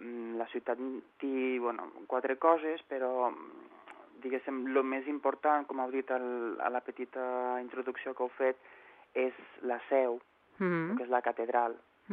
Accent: Tarragona, Catalonia, Spain; Però sóc de Tarragona.

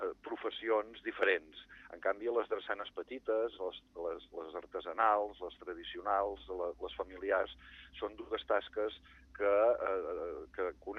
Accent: L'Escala, Catalonia, Spain; aspectes de la història del meu poble, de l'Escala

